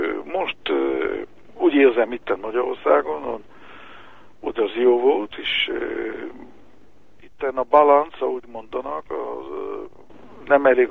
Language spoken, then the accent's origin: Hungarian; Israel; born there; Hungarian is a second language; Igazán nekem most könnyűbb beszélni magyarul, hát én Izraelbe születtem, és nehéz volt, mikor kisfiú voltam, az én édesanyámmal beszéltem magyarul